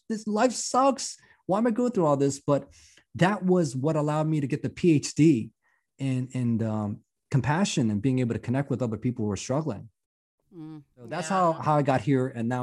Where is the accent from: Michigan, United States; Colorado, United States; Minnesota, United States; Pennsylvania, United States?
Pennsylvania, United States; Philadelphia; but I grew up really poor in Philadelphia. My parents were dry cleaners